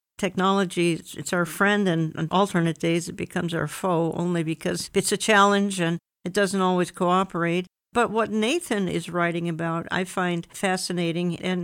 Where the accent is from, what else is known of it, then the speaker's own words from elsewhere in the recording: Minneapolis, Minnesota, United States; particularly here in my hometown, of course, in Minneapolis